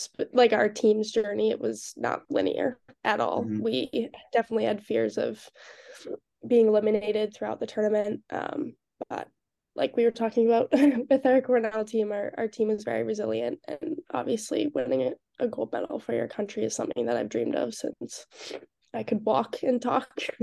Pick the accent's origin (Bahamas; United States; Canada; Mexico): Canada; Wolfville, Nova Scotia; my dad's a professor at the local university in Wolfville.